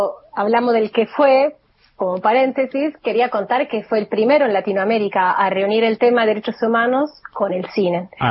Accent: Turin, Piedmont, Italy; moved away as an adult; now in Argentina; yo nací, no en Roma, pero en Torino, en Italia, durante el exilio de mis viejos. Y viví acá hasta los 22 años.

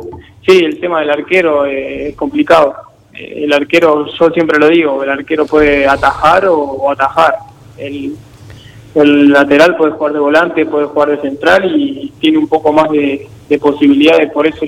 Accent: Oro Verde, Entre Ríos, Argentina; Yo soy de Oro Verde, una ciudad cerca de Paraná.

